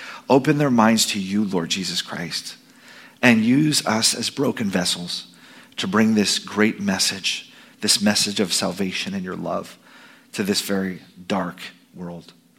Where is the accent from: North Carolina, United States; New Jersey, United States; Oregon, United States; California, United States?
California, United States; Yeah, I'm from here. I'm from Sonoma County.